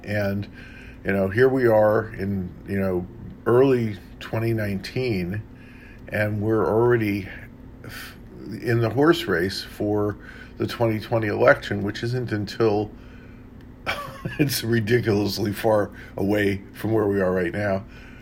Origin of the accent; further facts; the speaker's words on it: Queens, New York, United States; also born or lived in Bronx; By the way, I'm from Queens. I also went to high school in the Bronx, so we have that only many, many years before.